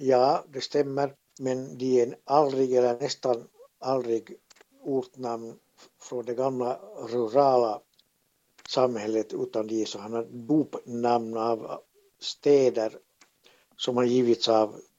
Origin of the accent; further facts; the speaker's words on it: Uusimaa, Finland; accent: East Uusimaa dialect; min dialekt i så fall är ju ett slags kompromiss mellan de här. Men vi kan ju säga så här att beroende på vilken östnyländsk kommun jag rör mig